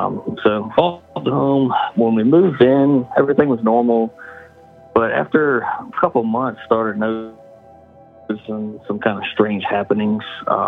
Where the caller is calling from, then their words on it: Virginia, United States; Hey, Braden … from Virginia.